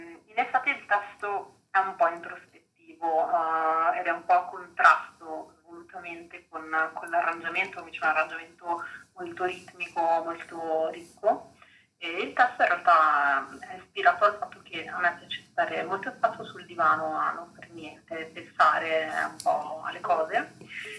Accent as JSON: {"language": "Italian", "town": "Milan", "region": "Lombardy", "country": "Italy", "said": "sono una cantautrice, sono milanese"}